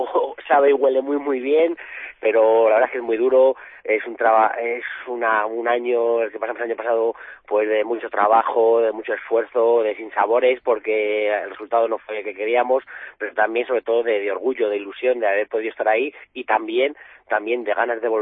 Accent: Salamanca, Castile and León, Spain; yo soy de Salamanca

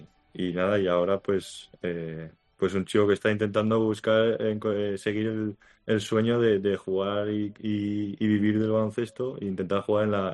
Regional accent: Zaragoza, Aragon, Spain; soy un chico de Zaragoza que empezó desde muy pequeño haciendo todo tipo de deportes

